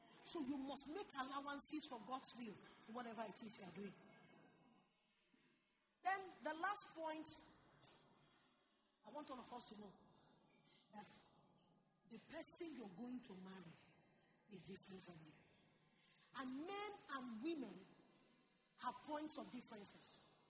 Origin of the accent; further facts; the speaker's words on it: Southeast, Nigeria; As an Igbo person growing up in Igbo land, we had Igbo culture that you use to negotiate everything you